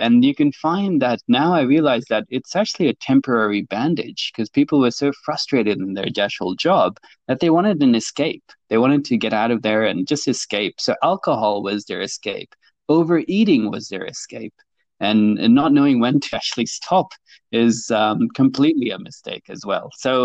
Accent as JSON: {"language": "English", "country": "Hong Kong", "tie": "born or raised there", "said": "I was born and raised in Hong Kong. So Hong Kong being a very busy city, very chaotic."}